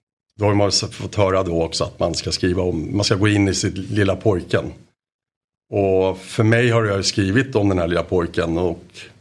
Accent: Solna, Stockholm County, Sweden; born there; Och när jag är född i Solna, då blev det ju självklart AIK också.

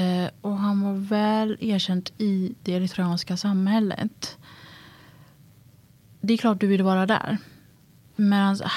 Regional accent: Sweden; Sverige är mitt hemland, ja.

